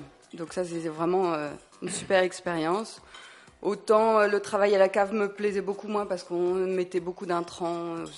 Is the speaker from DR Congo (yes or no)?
no; Paris, Île-de-France, France; moved away as an adult; now in Canada; Moi, je suis parisienne. J'étais assistante caméra.